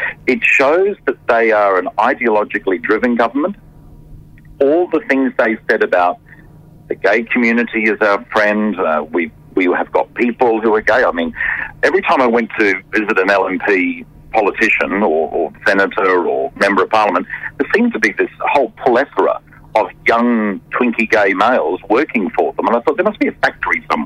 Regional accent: Queensland, Australia; I'm a Queenslander born and bred. I lived in Brisbane during the 80s under the Joe Bjelke-Petersen regime

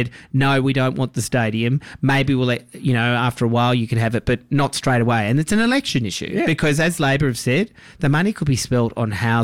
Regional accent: Tasmania, Australia; Well, that's my old stomping ground. I'm from Tasmania.

